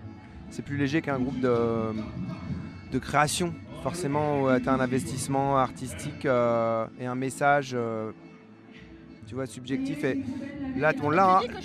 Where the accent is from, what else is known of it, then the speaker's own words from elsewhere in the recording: Île-de-France, France; Non, alors on est plutôt d'Île-de-France.